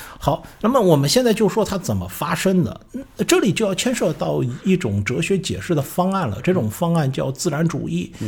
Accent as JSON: {"language": "Chinese", "country": "China", "said": "我们中国人呢，有时候会把奥林匹克这个看得特别的严肃"}